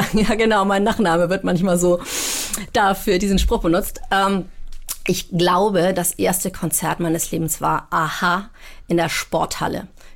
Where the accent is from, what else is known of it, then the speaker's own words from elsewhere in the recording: Hamburg, Germany; ich bin ja in Billstedt zur Schule gegangen, Gymnasium Billstedt.